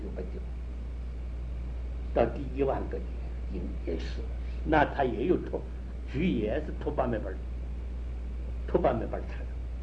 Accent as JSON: {"language": "Chinese", "country": "China", "said": "所以极端，我们中国人用这个大字，用这个大字就是了"}